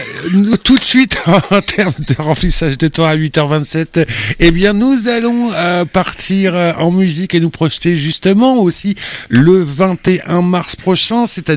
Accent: United Kingdom; Non, je suis anglais, tout simplement. La double nationalité, bien évidemment.

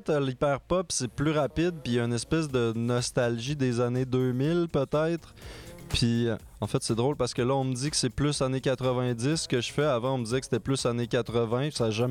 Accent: Montreal, Quebec, Canada; j'ai passé beaucoup mes étés quand j'étais jeune en Gaspésie. Là-bas, il y a beaucoup de belles plages. C'est vraiment le bout du Québec à l'est, là.

